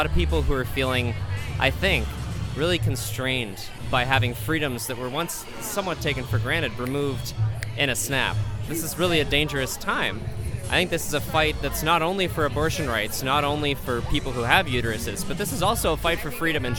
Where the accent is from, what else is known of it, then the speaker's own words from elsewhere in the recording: Boulder, Colorado, United States; I'm from Boulder.